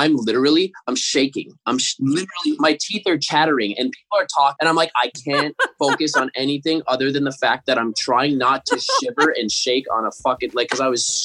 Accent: Minnesota, United States; accent: Minnesota; People people always make the Minnesota accent stronger than it actually is.

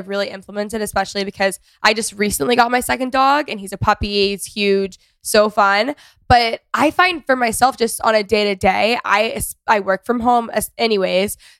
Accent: Texas, United States; I grew up in North Texas. And it's like one of the most competitive regions for sports.

